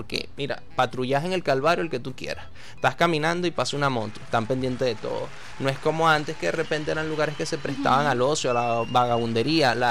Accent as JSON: {"language": "Spanish", "country": "Venezuela", "said": "porque nosotros como venezolanos no tenemos edificios de gran, digamos, antigüedad"}